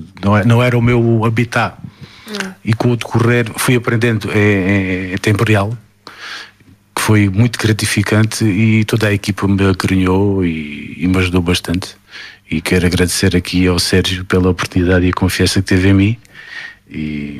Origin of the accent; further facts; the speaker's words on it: Alentejo, Portugal; Eu vivo o Alentejo, eu sou alentejano de raiz e vivo no Alentejo